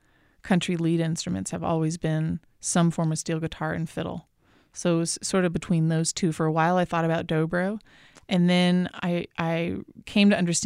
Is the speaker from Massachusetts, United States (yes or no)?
yes; Massachusetts, United States; accent: twang; As a kid growing up in Western Mass, I was ridiculed for my diphthongs, for my twang, and so I eliminated it.